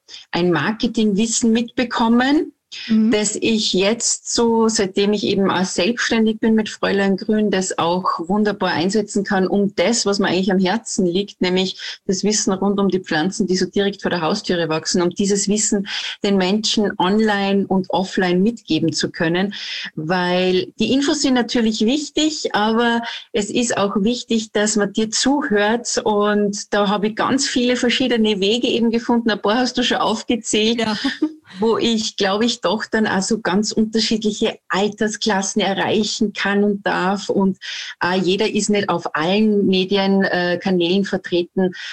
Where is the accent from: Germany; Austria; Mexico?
Austria; Salzburg; Und ich komme aus Salzburg, aus Österreich